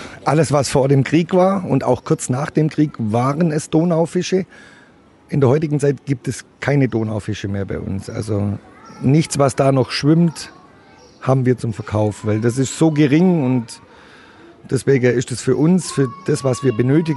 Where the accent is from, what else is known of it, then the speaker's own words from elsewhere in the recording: Heilbronn, Baden-Württemberg, Germany; born there; Auch ich bin ein gebürtiger Heilbronner.